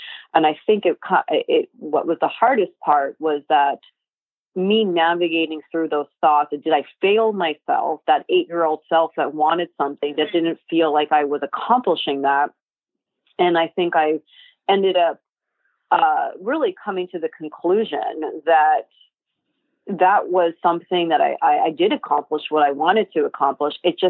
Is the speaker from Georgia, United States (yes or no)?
no; New York, United States; I grew up in New York. I grew up a fanatical Bulls, Chicago Bulls fan